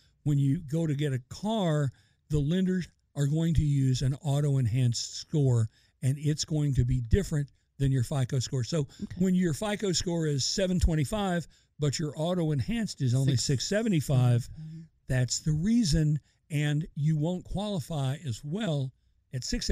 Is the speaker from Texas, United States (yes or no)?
yes; Texas, United States; You can tell I'm from Texas.